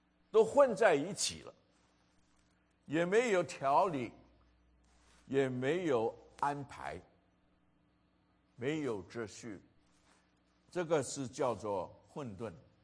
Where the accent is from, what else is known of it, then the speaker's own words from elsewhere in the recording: China; 虽然我们中国人的哲理里面希望能够难得糊涂